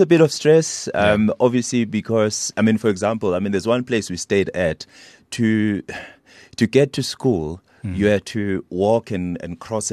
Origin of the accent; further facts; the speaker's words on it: Ladysmith, KwaZulu-Natal, South Africa; I was born in Mnambithi